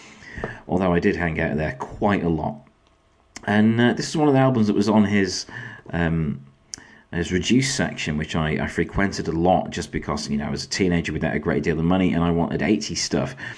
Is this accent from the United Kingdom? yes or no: yes; Sheffield, Yorkshire and the Humber, United Kingdom; it was a favourite when I would visit the Roxy's Rock Club back in Sheffield in my hometown.